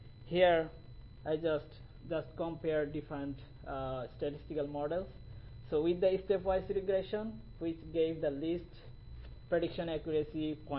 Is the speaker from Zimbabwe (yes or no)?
no; Bangladesh; I'm from Kansas State University and originally from Bangladesh.